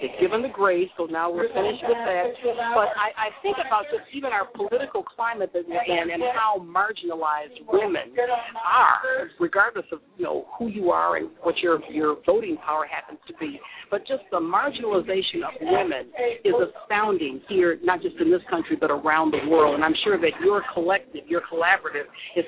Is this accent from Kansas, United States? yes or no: no; Boston, Massachusetts, United States; I'm from Boston.